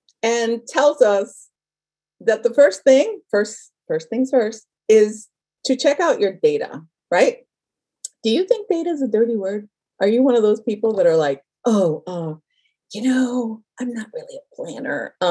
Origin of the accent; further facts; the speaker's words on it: Hawaii, United States; born there; I am Mexican American. I was born in Hawaii. What a blessing, right?